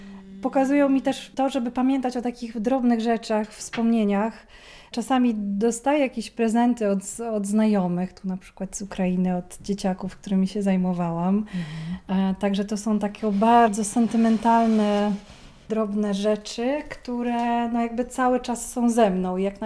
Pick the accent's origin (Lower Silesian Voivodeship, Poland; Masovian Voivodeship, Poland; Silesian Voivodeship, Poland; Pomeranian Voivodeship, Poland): Pomeranian Voivodeship, Poland; Puck; Ja urodziłam się w Pucku i zawsze mieliśmy duży kontakt z różnymi kulturami, z różnymi osobami, które przybywają z różnych krajów.